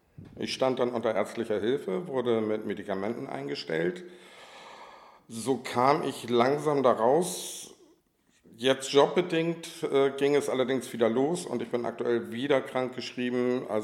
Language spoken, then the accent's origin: German; Hamburg, Germany; Ich komme aus Hamburg-Volksdorf, bin 52 Jahre alt